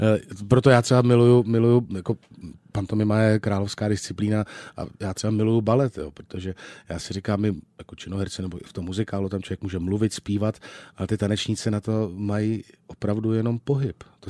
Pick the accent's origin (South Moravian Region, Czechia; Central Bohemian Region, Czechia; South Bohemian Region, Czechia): Central Bohemian Region, Czechia; Kolín; Já jsem rodákem z Kolína, ano.